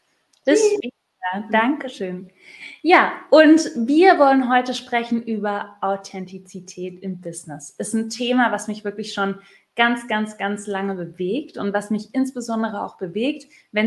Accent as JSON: {"language": "German", "region": "Baden-Württemberg", "country": "Germany", "tie": "born or raised there", "said": "Ich bin mit meiner Mama aufgewachsen in der Kneipe, die hieß Oli Mühle auf der Schwäbischen Alb."}